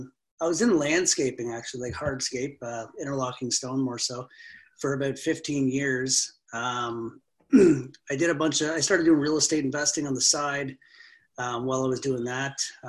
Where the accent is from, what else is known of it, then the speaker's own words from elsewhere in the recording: Alliston, Ontario, Canada; You asked where I'm from. So I'm from Alliston, Ontario. So we're local here in Canada.